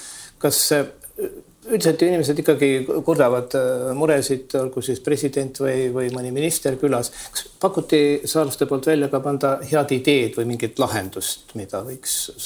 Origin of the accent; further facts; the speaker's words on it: Muhu, Saare County, Estonia; Ma olen muhulane, ma ei tea.